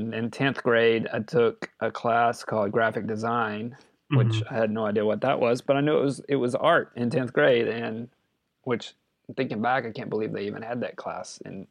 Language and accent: English; Pascagoula, Mississippi, United States; So, yeah, I was just right down the road in Pascagoula area.